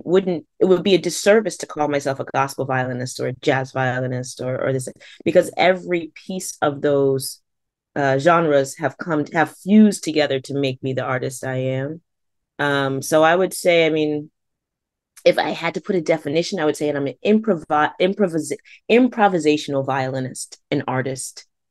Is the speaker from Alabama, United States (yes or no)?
no; Stratford, Connecticut, United States; But then also, I grew up in Fairfield County, and I do want to recognize that growing up in Stratford, when I grew up, there was not a string program.